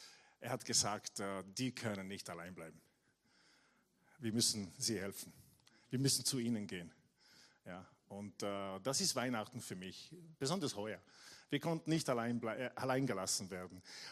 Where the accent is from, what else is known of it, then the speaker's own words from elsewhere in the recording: Italy; accent: Italian; German is a second language; moved away as an adult; also born or lived in Carinthia; now in Austria; Inspirator, genau. Und ich komme ursprünglich aus Italien, von dort kommt dieser Akzent, das ich habe. Obwohl wir eine Zeit lang in Kärnten verbracht haben, als meine Frau und ich, als wir nach Österreich gekommen sind, dieser Akzent kommt nicht von Kärnten, ja, sondern kommt aus Italien.